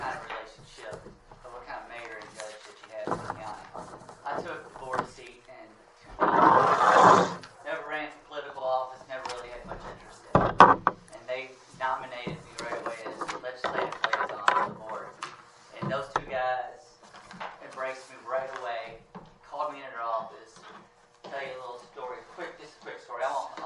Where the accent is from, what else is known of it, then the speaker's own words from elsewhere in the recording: Louisville, Kentucky, United States; Because I come from South Louisville. They close schools and it turns into war zones.